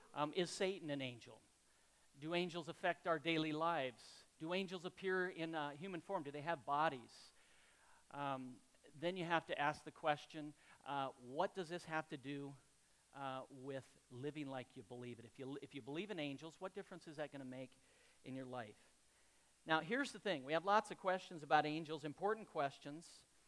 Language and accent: English; Colorado, United States; when I grew up in Colorado